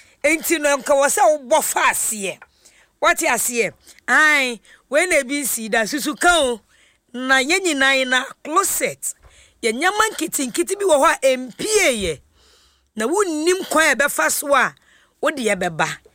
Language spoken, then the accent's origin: English; Ghana; And then being a Ghanaian